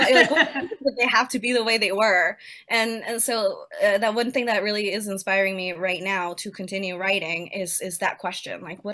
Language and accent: English; Peru; now in United States; So obviously I've lived in the US most of my life, but I'm from Peru.